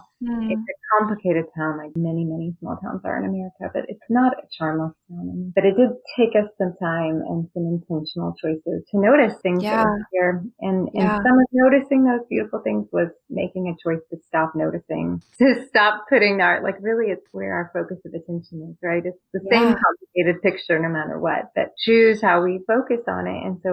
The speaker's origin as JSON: {"language": "English", "town": "Houston", "region": "Texas", "country": "United States", "said": "I'm originally from the Houston area, and then I went to school in Dallas and met my husband there."}